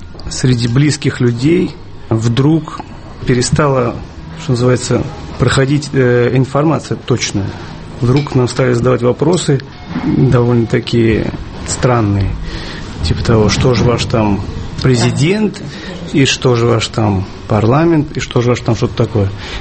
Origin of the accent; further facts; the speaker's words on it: Georgia; also born or lived in Russia; мы здесь выросли и в Грузии, и в России, и все это в нас внутри перемешано, и это и две культуры, и люди, и русские, и грузинские, все это всю жизнь близко нам.